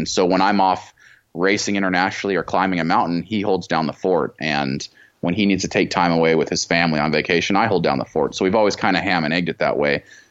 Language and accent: English; Boise, Idaho, United States; Well, I was raised in Boise.